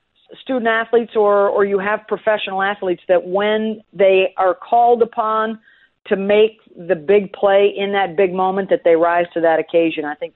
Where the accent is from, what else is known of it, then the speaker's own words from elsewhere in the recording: Syracuse, New York, United States; it was Syracuse from my hometown and Brianna Stewart, who was from my high school, playing on the other side for Connecticut.